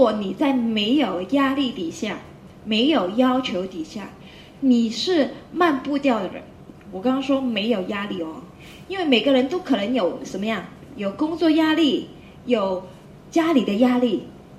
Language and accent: Chinese; Hong Kong; 香港岛有一个叫电车哈、啊，我们香港人就叫它叮叮